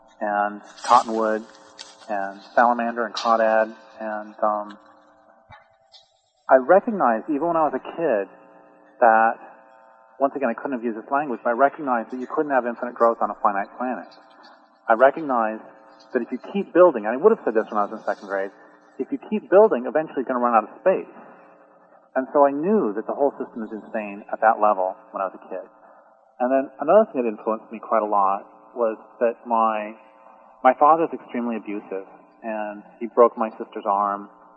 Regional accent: Boulder, Colorado, United States; So I grew up in Colorado, and I grew up near Boulder, so it was a fairly liberal community. My family was Seventh-day Adventist, so I grew up fundamentalist Christian.

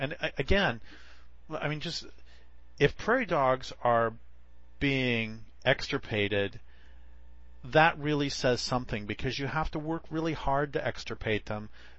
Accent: Boulder, Colorado, United States; And I grew up in Boulder

